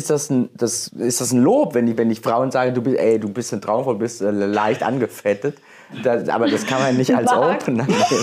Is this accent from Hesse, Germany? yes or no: yes; Hesse, Germany; ich bin ja aus dem Dorf in Hessen, da hat man so schöne Ausdrucksarten.